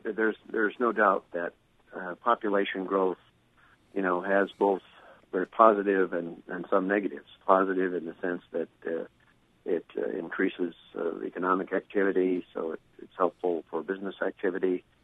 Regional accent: North Dakota, United States; we were second to North Dakota, which of course is a small state. It's my home state, so I know.

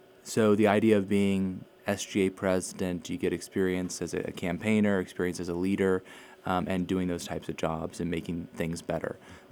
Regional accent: Lawton, Oklahoma, United States; Yeah, so I was born and raised here in Lawton, Oklahoma. Been here all my life

